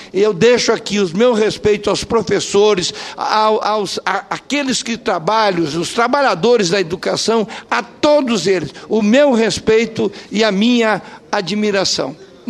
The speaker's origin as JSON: {"language": "Portuguese", "town": "Bela Vista", "region": "Mato Grosso do Sul", "country": "Brazil", "lives_now": "Campo Grande, Brazil", "said": "eu que sou lá de Bela Vista, mas já em Campo Grande"}